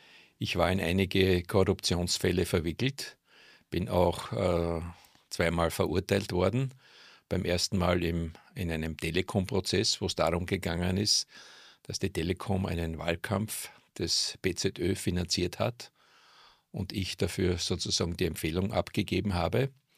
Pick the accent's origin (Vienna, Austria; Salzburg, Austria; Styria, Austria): Styria, Austria; Mürzzuschlag; born there; Ich bin von Geburt Steirer in Würzzuschlag geboren, im Jahr 1949. Habe dann ein Gymnasium in Weidhofen an der Ips absolviert, später in Wien Betriebswirtschaft studiert